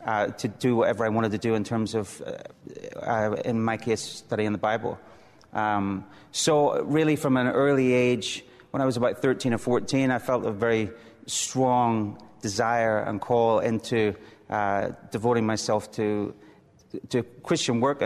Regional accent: Northern Ireland, United Kingdom; The Troubles were only getting going when I was born. It was a strange time in Northern Ireland.

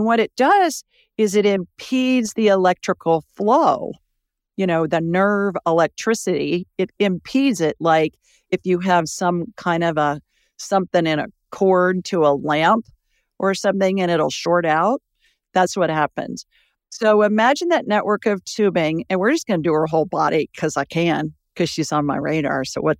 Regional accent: Columbus, Ohio, United States; For those of you that don't know what we're talking about, I was born and raised in Columbus, Ohio.

